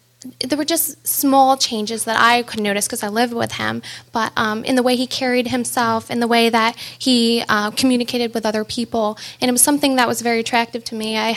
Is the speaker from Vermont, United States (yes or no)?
no; Pawtucket, Rhode Island, United States; born there; I was born in Pawtucket, Rhode Island, to a really great family